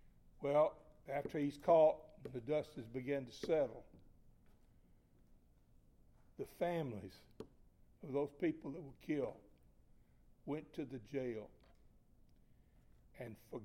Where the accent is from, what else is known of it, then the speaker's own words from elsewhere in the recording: South Carolina, United States; One of the best examples of that loving happened in my home state of South Carolina not very long ago.